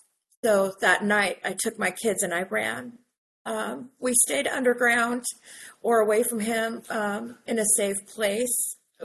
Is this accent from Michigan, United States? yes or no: no; Salem, Oregon, United States; I'm an addict. My clean date is June 10th, 2000, and I'm from Salem, Oregon, and I attend meetings at the Mid-Willamette Valley area.